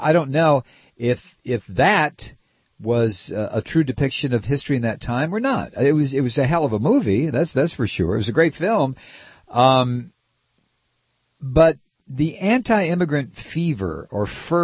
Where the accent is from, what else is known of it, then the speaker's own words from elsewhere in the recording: Toledo, Ohio, United States; there was a time when I grew up in Toledo, Ohio, one person working in the family, usually the husband, working in the auto industry in the feeder factories